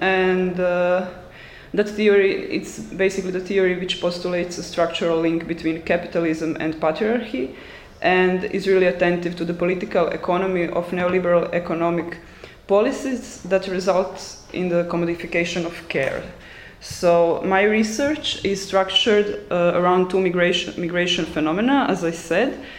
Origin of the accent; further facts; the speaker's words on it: Croatia; I come from Croatia